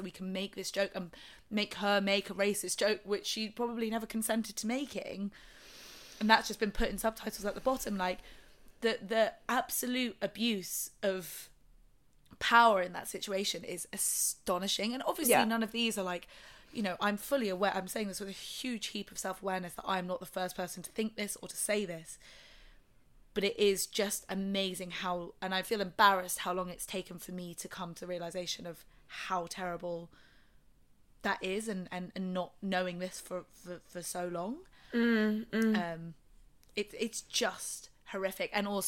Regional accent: Michigan, United States; I'm from Michigan.

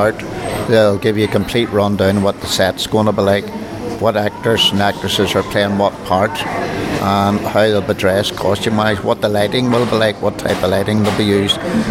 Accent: Bangor, United Kingdom; from Bangor.

